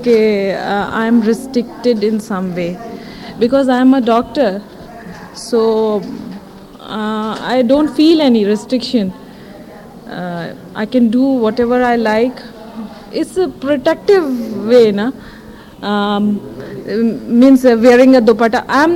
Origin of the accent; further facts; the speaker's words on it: Pakistan; Yeah, I'm a Pakistani, yes.